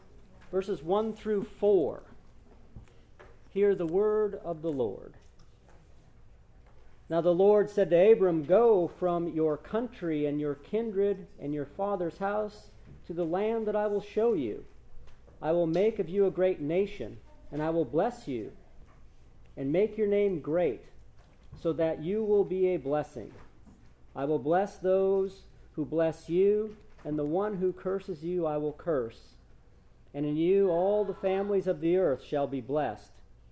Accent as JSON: {"language": "English", "region": "Wisconsin", "country": "United States", "tie": "born or raised there", "said": "So I said, \"Yeah, I grew up in Wisconsin, and to get to my house, you get on Interstate 35, and you drive north until it ends."}